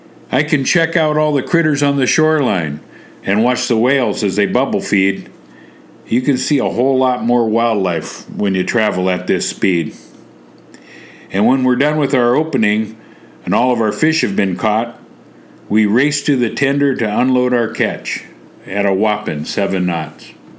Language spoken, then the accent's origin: English; Craig, Alaska, United States; I'm from Craig